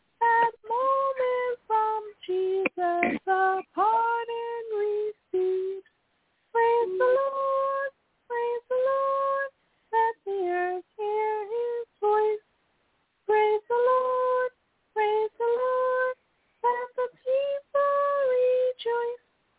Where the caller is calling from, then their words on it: Pennsylvania, United States; I'm calling from Pennsylvania.